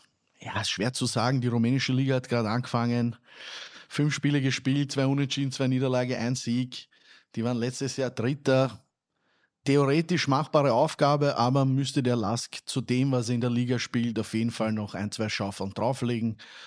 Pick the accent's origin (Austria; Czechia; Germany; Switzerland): Austria; damit wir als Österreicher ein bisschen mitfiebern können